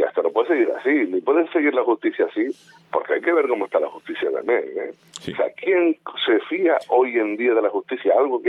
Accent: Spain; Yo no sé si somos los españoles, porque luego tú ves en el resto del mundo...

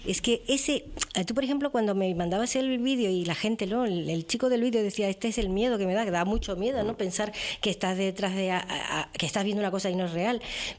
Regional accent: Icod de los Vinos, Canary Islands, Spain; Hico de los Vinos, precioso pueblo, muy bonito. Siempre quería salir de allí

